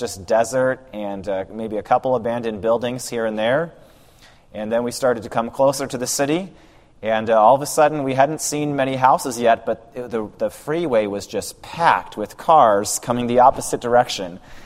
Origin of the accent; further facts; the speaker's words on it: Phoenix, Arizona, United States; I am from Phoenix, Arizona. And as Pastor Dan mentioned, my dad was a church planter there, planted a church in the late 1980s, just a couple of months before I was born.